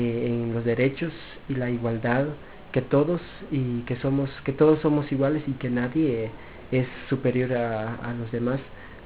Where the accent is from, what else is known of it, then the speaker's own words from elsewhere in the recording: Guatemala; Como jóvenes de Guatemala, realmente, como juventud de Guatemala, realmente nosotros estamos muy, muy satisfechos